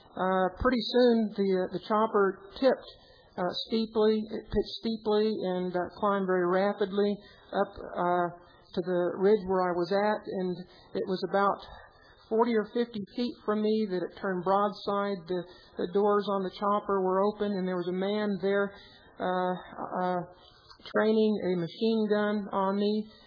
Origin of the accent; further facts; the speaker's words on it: Utah, United States; I am from Utah. Utah County, and I work as an exploration geologist.